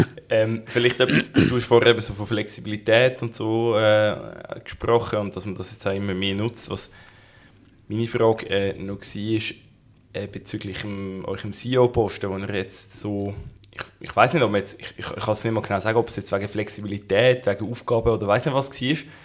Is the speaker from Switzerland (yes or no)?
yes; Central Switzerland, Switzerland; Und dann vielleicht später wieder zurückziehen, ich meine, bei uns in der Zentralschweiz wieder zurück aufs Land oder auf Nidwalden oder so.